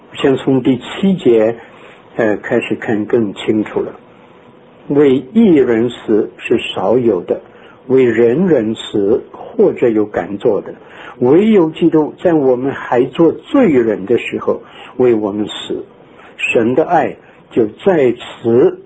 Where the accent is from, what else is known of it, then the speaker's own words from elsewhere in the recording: Qingdao, Shandong, China; 我的家乡是山东，我住在青岛。